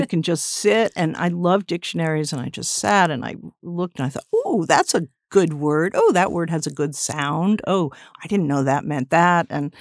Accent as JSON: {"language": "English", "town": "Westport", "region": "Connecticut", "country": "United States", "tie": "born or raised there", "said": "I grew up in Westport, Connecticut, a suburb, and I used to come in all the time, which I find unbelievable, but it's true."}